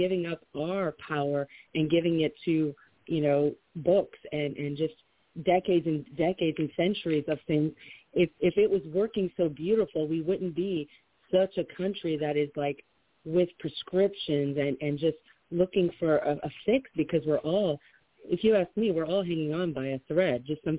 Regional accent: East Chicago, Indiana, United States; moved away as an adult; also born or lived in California; I was originally born and raised in East Chicago, Indiana. Lived out in California most of my entire adult life and some high school.

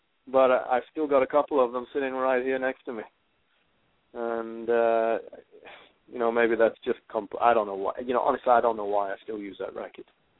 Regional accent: United Kingdom; I know for me, it's from growing up in Great Britain, Tim Hemman was always somebody I followed.

